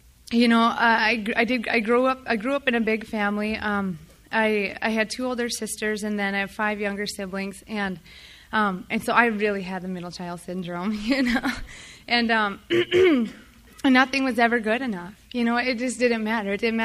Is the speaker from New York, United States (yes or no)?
no; Minot, North Dakota, United States; born there; although I will say I was born in Minot on Normal Street.